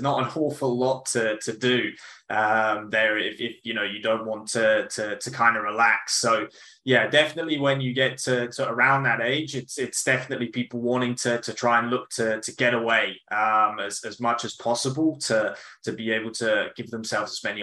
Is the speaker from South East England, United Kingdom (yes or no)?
yes; South East England, United Kingdom; So I grew up on a small island on the south coast of England called the Isle of Wight.